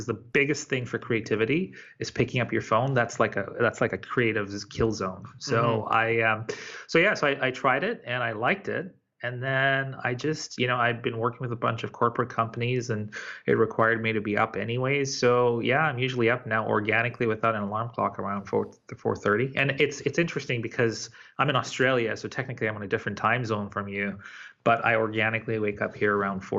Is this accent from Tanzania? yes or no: yes; Tanzania; born there; I was born in Tanzania. My father was born in Zanzibar.